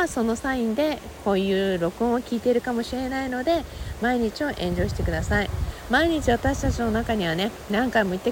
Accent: Okinawa, Japan; 私沖縄出身でね、よくその小さな蝶々っていうのを小さい時にも見たり、時々沖縄に帰るとよく見る小さな白い蝶々がいて

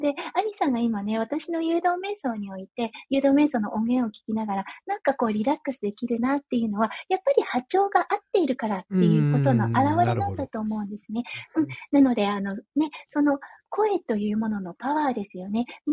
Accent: Iwate, Japan; 私、あの、岩手の出身なので少し似てるんですよね。

